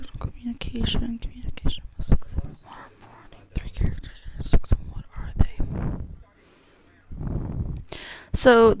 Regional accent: Winchester, Virginia, United States; So, I'm actually from Virginia. Like, I'm from Winchester.

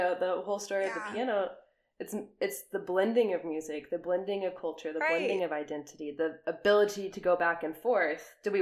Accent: United States; I don't think I will ever shed the fact that I'm American. I think that will always be noticeable.

